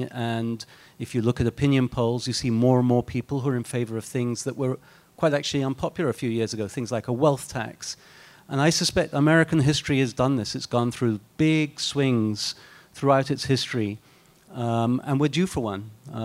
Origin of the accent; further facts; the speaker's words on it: United Kingdom; accent: British; Maybe it's easier for me to say that with my Brit accent.